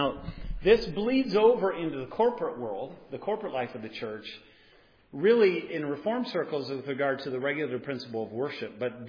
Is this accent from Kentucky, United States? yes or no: no; Colorado, United States; because I'm from Colorado